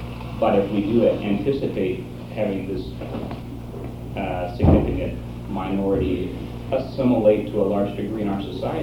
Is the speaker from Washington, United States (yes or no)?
yes; Washington, United States; I'm from Tulsa, Washington, and we have a substantial population of Southeast Asian immigrants in the community